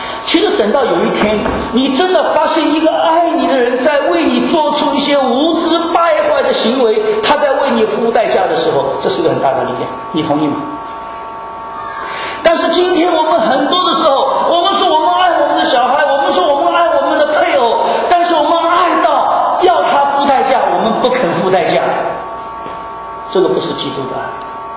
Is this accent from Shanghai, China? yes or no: yes; Shanghai, China; 我们打了架以后发现他也从上海来，我也从上海来